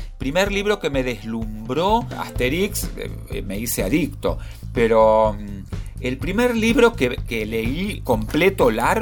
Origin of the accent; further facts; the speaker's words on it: San Jorge, Santa Fe, Argentina; also born or lived in Madrid; Yo nací en España, en Madrid, pero al año y medio ya estaba en San Jorge, porque mi papá y mi mamá eran de San Jorge, así que volvimos con la familia allá y me crié en San Jorge